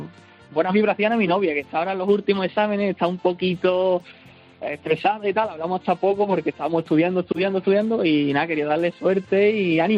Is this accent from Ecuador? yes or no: no; Ronda, Andalusia, Spain; Yo es verdad que soy de Ronda